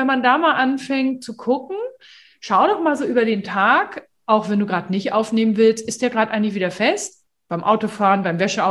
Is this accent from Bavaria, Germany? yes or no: no; Hamburg, Germany; nicht auseinanderhalten als Hamburgerin und oute mich da auch immer sehr schnell.